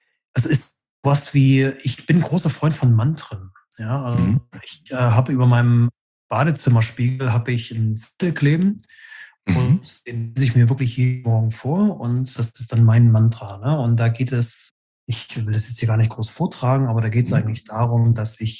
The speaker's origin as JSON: {"language": "German", "town": "Leipzig", "region": "Saxony", "country": "Germany", "said": "Also ich komme aus der Leipziger Gegend oder aus Leipzig. Mhm. Das ist eine Gegend, die sehr protestantisch, lutheranisch geprägt ist."}